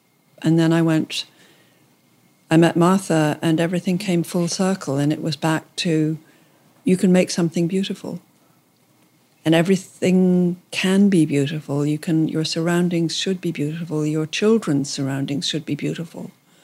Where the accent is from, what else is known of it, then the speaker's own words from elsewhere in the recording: Ireland; because I grew up in Ireland in a family that didn't have much money